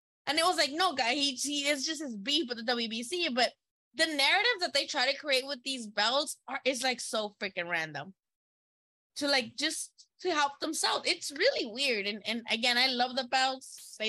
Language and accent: English; Miami, Florida, United States; I'm from Miami.